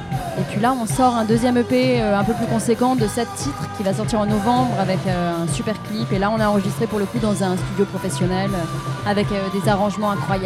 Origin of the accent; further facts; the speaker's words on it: Rouen, Normandy, France; De Rouen. Pas si loin que ça, quoi, en Normandie.